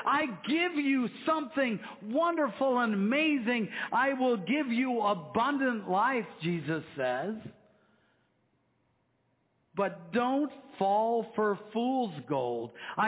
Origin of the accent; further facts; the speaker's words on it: Afton, Iowa, United States; I remember when I was growing up in Afton, Iowa, we were digging around in a little woods behind our house